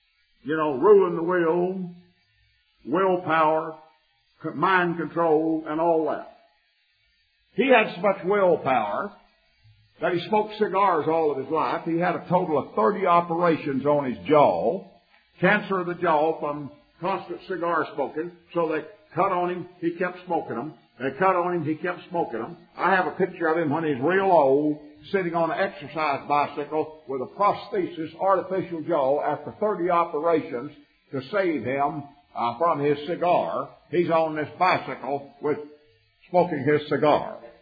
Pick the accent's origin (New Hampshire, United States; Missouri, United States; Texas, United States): Texas, United States; my home state of Texas was heavily factionized.